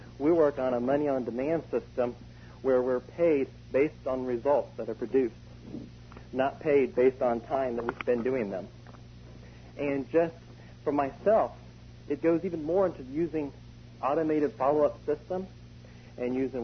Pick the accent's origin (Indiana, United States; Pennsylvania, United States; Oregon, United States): Indiana, United States; Hagerstown; I'm from Hagerstown, Indiana, which is a tiny, small country town. We live out in the country here.